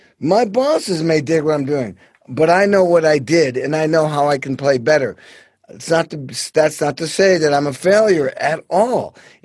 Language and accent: English; Stockbridge, Massachusetts, United States; accent: New York; Well, what you might be hearing is my New York accent, but I'm not from New York. My parents. My mom was from the Bronx. My dad was from just over the bridge in Jersey, but moved to New York. But I was raised in a very, very beautiful, unique little New England town called Stockbridge, Massachusetts.